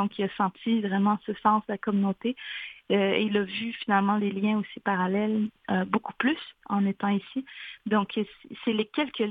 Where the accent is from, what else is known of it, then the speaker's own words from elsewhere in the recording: Pessamit, Quebec, Canada; j'ai l'impression d'être chez moi à Pessamite.